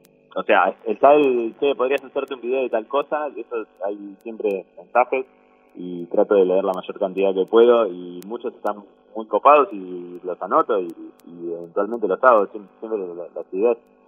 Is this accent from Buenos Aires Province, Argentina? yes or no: yes; Lomas de Zamora, Buenos Aires Province, Argentina; born there; Yo nací en Loma de Zamora, en Gran Buenos Aires.